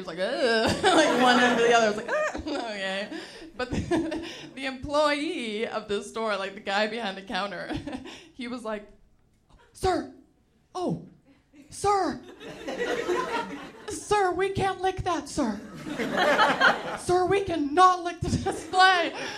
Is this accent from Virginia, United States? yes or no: no; San Francisco, California, United States; I grew up in San Francisco, actually.